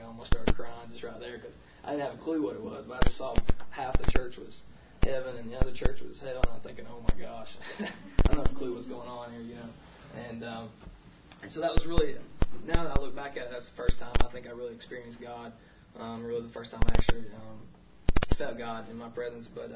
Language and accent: English; Tennessee, United States; I'm actually from Sevier County over in East Tennessee.